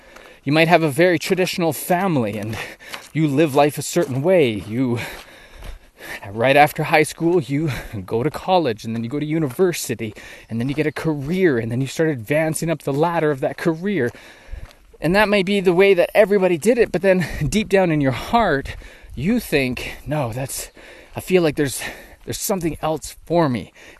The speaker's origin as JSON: {"language": "English", "country": "Canada", "said": "even though I'm Canadian, we'd use the metric system, but we're so backwards up in Canada."}